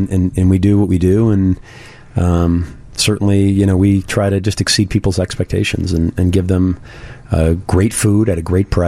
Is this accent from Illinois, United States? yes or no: yes; Orland Park, Illinois, United States; I mean, I grew up in Orland Park, so we didn't really...